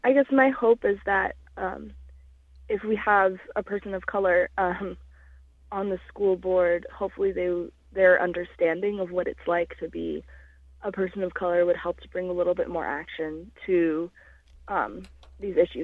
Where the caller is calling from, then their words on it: California, United States; I'm calling from the San Francisco Bay Area.